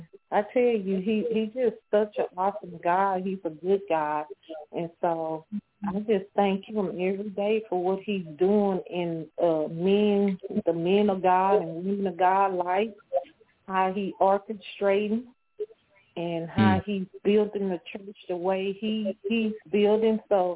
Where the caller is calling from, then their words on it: Texas, United States; Hey, guys. Hey, Don and Sonny. … from Texas.